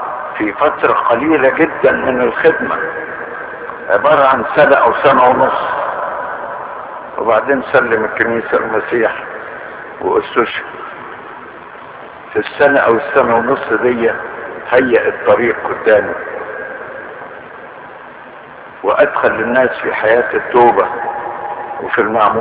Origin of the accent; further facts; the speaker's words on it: Cairo, Cairo Governorate, Egypt; قلت عندنا في القاهرة